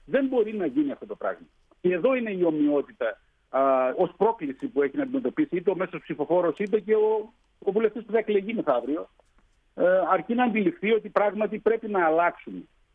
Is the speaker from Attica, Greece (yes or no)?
no; Veria, Central Macedonia, Greece; είμαι περήφανος για τον τόπο μου, για τη Βέρεια